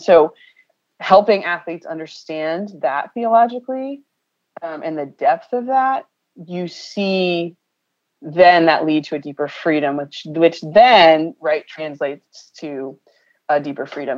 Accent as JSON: {"language": "English", "region": "Connecticut", "country": "United States", "tie": "born or raised there", "said": "I grew up in Connecticut, was on this particular track in New Britain, Connecticut."}